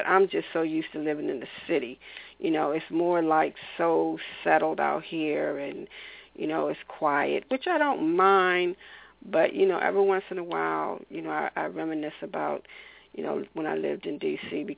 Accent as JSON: {"language": "English", "town": "Washington", "region": "District of Columbia", "country": "United States", "said": "I've been in Maryland for almost 15, 16 years, and I'm originally from Washington, D.C."}